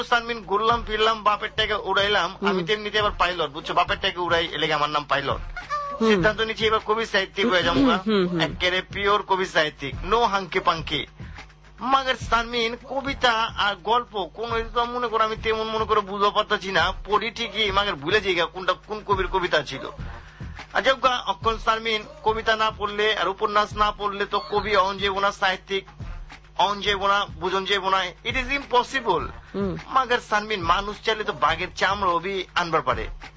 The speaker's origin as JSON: {"language": "Bangla", "town": "Dhaka", "region": "Dhaka Division", "country": "Bangladesh", "accent": "Dhakaiya", "first_language": "Dhakaiya", "said": "আমি ঢাকায় ভাষায় কথা বলবার পারি, কয় ঝরে পারে ঢাকায় ভাষায় কথা কইতে, আমার ঢাকায় ভাষা আমার মাতৃভাষা"}